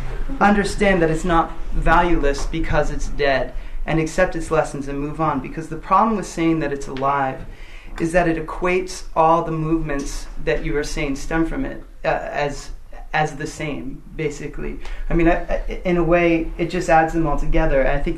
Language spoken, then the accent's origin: English; Massachusetts, United States; Hi. I'm from Western Massachusetts.